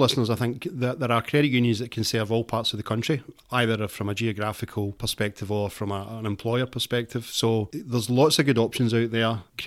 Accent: Scotland, United Kingdom; I should know this as a Scotsman.

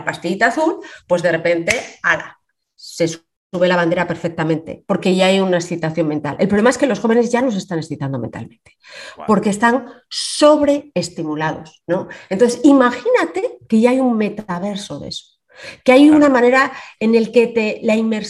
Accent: Spain; accent: Spanish; tengo un acento jamón, jamón en inglés que te mueres de la risa.

